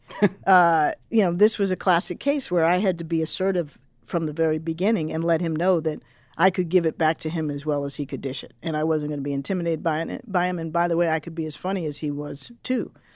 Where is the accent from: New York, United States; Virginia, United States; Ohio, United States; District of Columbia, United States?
District of Columbia, United States; Washington; I grew up in Washington, D.C., born in the mid-60s, grew up in the 70s and 80s